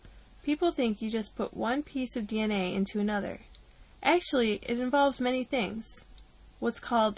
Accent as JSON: {"language": "English", "region": "Midwest", "country": "United States", "tie": "born or raised there", "said": "I grew up in the Midwest eating cheeseburgers, Cokes, and ice cream."}